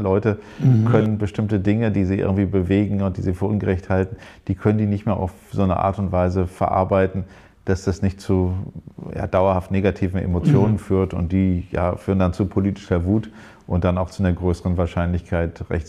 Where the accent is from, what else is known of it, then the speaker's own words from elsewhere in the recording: Rostock, Mecklenburg-Vorpommern, Germany; wir hatten ja eine kleine Kirche zwischen dem Neubaugebiet Lüttenklein und Evershagen, wo ich aufgewachsen bin.